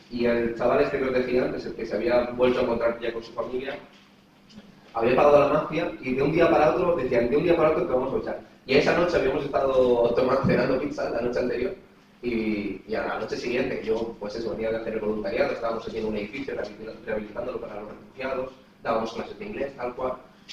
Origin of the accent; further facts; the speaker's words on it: Germany; habría ocurrido en Alemania, pero yo como alemán no quería